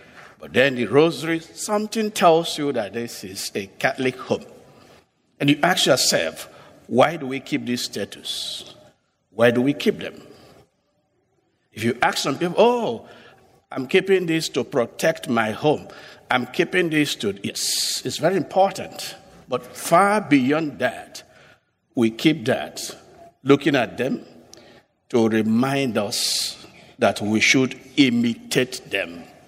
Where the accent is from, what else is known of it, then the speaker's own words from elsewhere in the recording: Nigeria; English is a second language; I'm originally from Nigeria. So when I will go home, sometime I went home to wed somebody